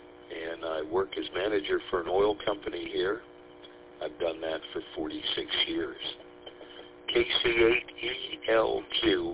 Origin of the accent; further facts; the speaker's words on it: Lapeer, Michigan, United States; now in Clearfield, United States; I was raised in Lapeer, Michigan. My parents still live there. Where I'm at now, it's quite mountainous.